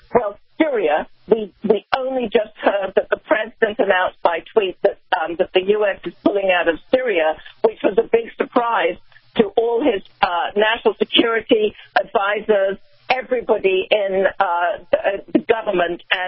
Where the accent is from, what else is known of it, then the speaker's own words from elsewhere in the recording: United Kingdom; accent: British; One thing I will throw on the list, simply because you can tell by my accent, is Brexit.